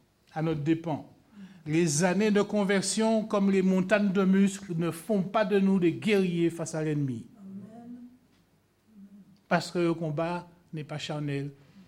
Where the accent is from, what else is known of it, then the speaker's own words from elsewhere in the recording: France; les gendarmes aujourd'hui chez nous, en France